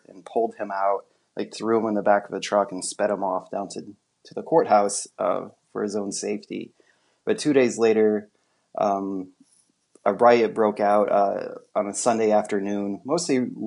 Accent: Nebraska, United States; at least growing up in Nebraska, like we did have a lot of education about civil rights and these things

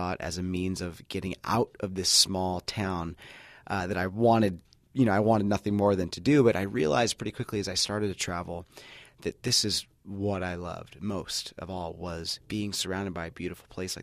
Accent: California, United States; You know, I grew up in the Central Coast, obviously, and I was inspired by this big, vast landscapes

